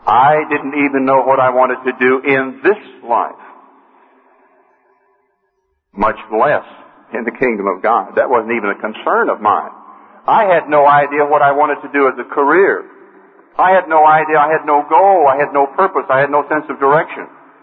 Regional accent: Oklahoma, United States; I grew up in Oklahoma, in the oil fields of Oklahoma. My father always worked in the oil fields.

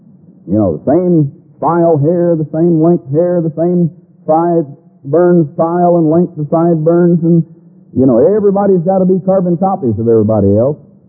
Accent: Texas, United States; I grew up in Southern Baptist Church down in Texas.

